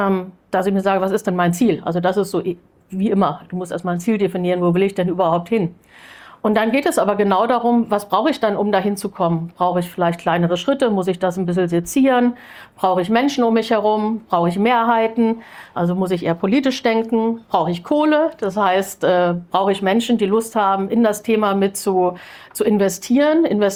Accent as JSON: {"language": "German", "region": "Lower Saxony", "country": "Germany", "tie": "born or raised there", "said": "Aber groß geworden bin ich in Niedersachsen, wie man vielleicht hört. Ich bin relativ dialektfrei."}